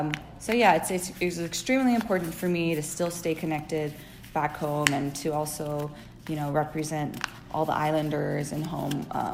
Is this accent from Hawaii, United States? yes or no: yes; Hawaii, United States; moved away; Being up here in the mainland, you know, there was, it almost made my identity stronger as a Hawaiian just because there weren't as many up here.